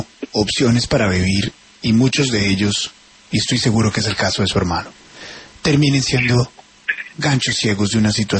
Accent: Colombia; como colombiano

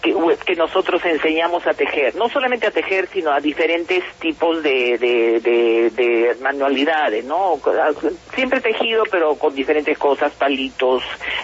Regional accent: Peru; me quedo asombrada de cómo somos tejedores los peruanos.

